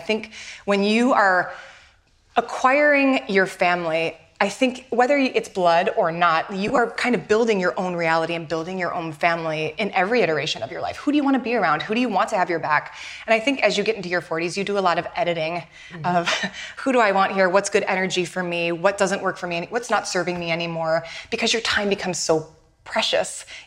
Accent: Michigan, United States; For me, I was raised in Michigan, where it's a very blue-collar Midwest work ethic.

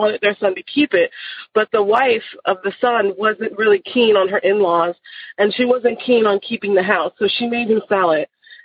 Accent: Long Island, New York, United States; that happened to me growing up in Long Island, New York.

